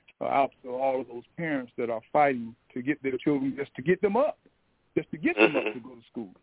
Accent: St. Louis, Missouri, United States; I'm from St. Louis.

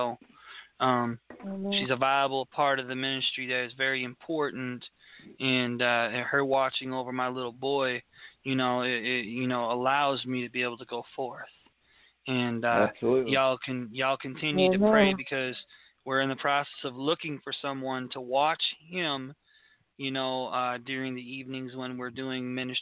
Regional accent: Milwaukee, Wisconsin, United States; I grew up here in Milwaukee, Wisconsin, and we served hundreds of homeless.

